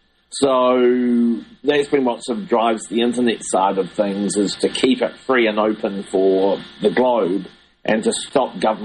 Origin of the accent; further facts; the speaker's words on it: New Zealand; But as a New Zealander, I don't want the government of Egypt